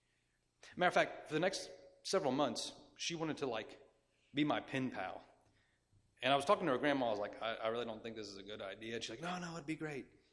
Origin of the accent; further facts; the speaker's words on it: Kansas, United States; When I was in high school, my youth group, we went to, I'm from Kansas, we went to Colorado on a missions trip.